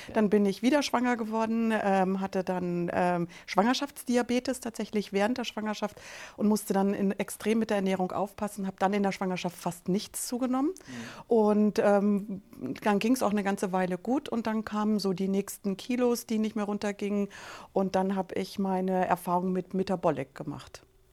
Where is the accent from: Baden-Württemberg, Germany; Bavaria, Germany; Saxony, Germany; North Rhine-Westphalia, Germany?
Bavaria, Germany; Munich; 48 Jahre alt und komme aus München.